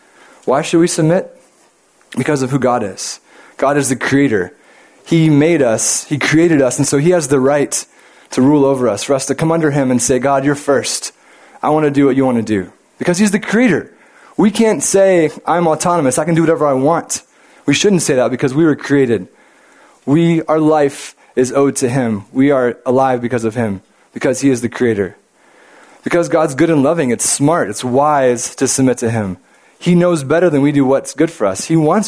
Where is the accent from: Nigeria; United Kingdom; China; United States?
United States; Are you crazy? I'm an American.